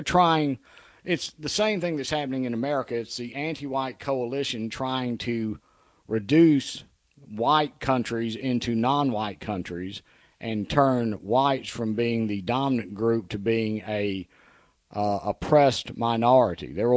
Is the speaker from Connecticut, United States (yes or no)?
no; Minnesota, United States; born there; My father, for example, I was born in Minnesota.